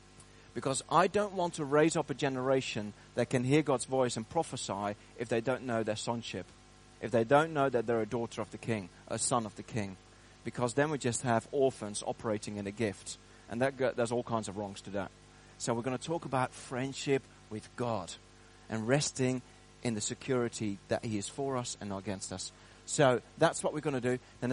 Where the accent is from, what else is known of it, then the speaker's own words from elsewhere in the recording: Netherlands; now in Bedford, United Kingdom; I'm from Bedford, and I've been living in Bedford for 7 years. And before that, I was in the Netherlands because I'm Dutch. I'm originally Dutch